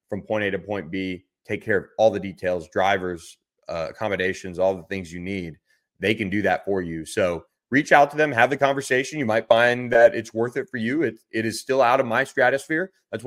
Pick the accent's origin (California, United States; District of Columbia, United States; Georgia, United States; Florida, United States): Florida, United States; Tampa; I was born and raised in Tampa, Florida, made my way out to SMU where I graduated from in 2014.